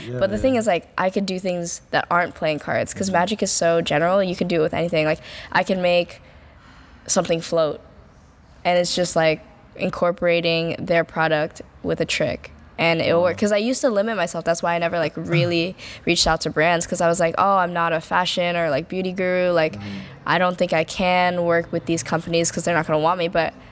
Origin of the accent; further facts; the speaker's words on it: New Jersey, United States; also born or lived in Canada / California / Arizona; I'm from New Jersey, but like we lived in Canada. I graduated high school in Sacramento, lived in Arizona for a year.